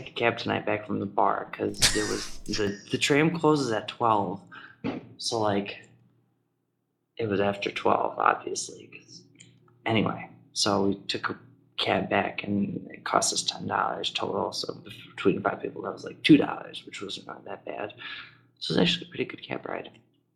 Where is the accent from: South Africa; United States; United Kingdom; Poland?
United Kingdom; England; these people are speaking Italian, and I'm English.